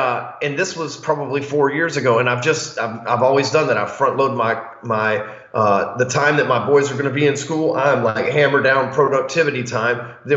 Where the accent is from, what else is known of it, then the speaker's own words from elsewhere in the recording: the South, United States; I'm from the South. We don't even speak full-blown English down here.